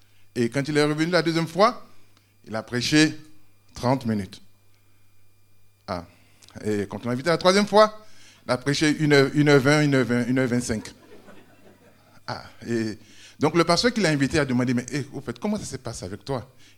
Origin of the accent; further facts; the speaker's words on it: Côte d’Ivoire; comme il a dit. Je suis ivoirien d'origine.